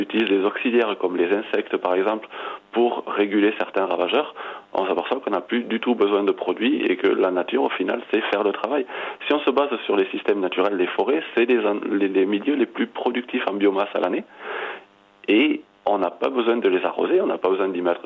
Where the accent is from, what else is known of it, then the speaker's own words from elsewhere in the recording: Gabon; now in France; Moi, j'ai grandi en Afrique, au Gabon, donc au milieu d'une faune vraiment foisonnante de vie et d'une flore tout juste incroyable.